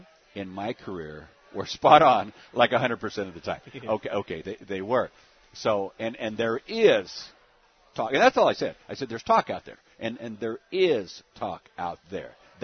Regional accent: Hanford, California, United States; I was raised in Hanford.

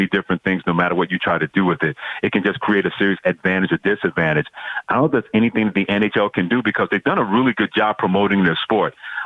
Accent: New York City, New York, United States; I grew up in New York City, and I was a Rangers fan

